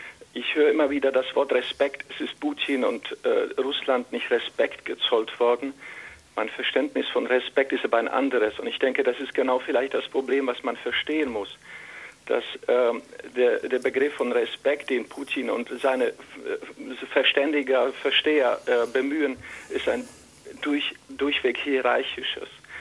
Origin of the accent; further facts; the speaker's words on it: Slovakia; now in Germany; Ich selbst bin aus der Slowakei, schon länger in Deutschland wohnhaft. Meine Frau ist aus Kiew.